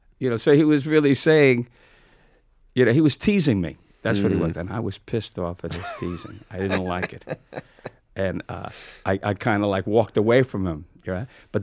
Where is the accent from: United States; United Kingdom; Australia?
United States; Brooklyn, New York; I'm a New Yorker through and through.